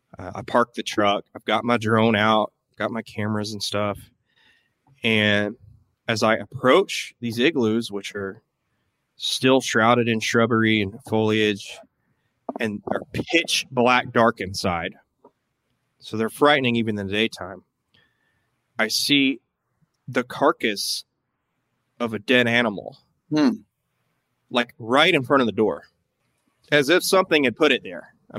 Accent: Tennessee, United States; it's very much like where I grew up in Tennessee, just leafy, dense, a few cars here and there

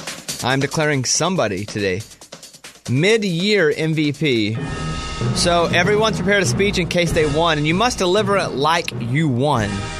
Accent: Mountain Pine, Arkansas, United States; Because I'm from Mountain Pine, Arkansas. Population 700.

